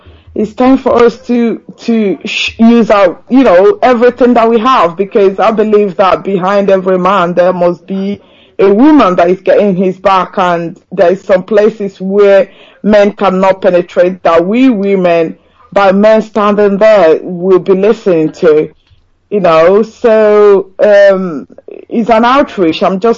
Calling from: Nottingham, East Midlands, United Kingdom; I'm calling from Nottingham, England.

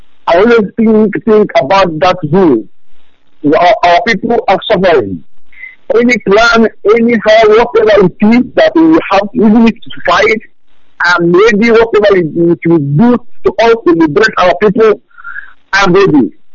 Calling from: Malaysia; I'm calling from Malaysia.

